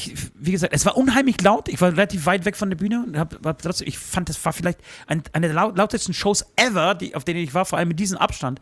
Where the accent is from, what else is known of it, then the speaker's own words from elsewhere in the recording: Dachau, Bavaria, Germany; born there; wir sind dann am nächsten Tag in meiner Geburtsstadt Dichau gefahren